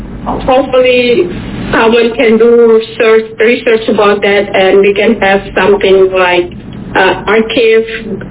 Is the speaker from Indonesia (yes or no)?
yes; Sulawesi, Indonesia; now in Papua, Indonesia; in Papua, I'm originally from Sulawesi. Sadly, my grandfather or grandma, they never teach us how to speak in our language.